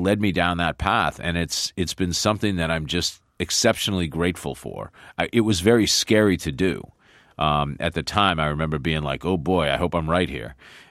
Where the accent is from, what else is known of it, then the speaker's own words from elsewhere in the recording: Boston, Massachusetts, United States; now in Los Angeles, United States; Well, Bostonians are, we're not really good at parsing our words.